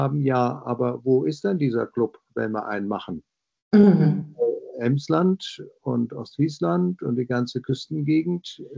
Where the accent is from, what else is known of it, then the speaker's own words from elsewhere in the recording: Belgium; Du hast auch gesagt, ich bin Belgier, das stimmt auch und bin ich es auch geblieben.